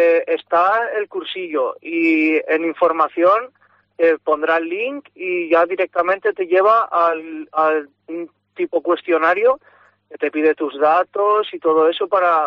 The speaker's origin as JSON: {"language": "Spanish", "town": "Villarreal", "region": "Valencian Community", "country": "Spain", "said": "tanto como yo, que soy de Villarreal"}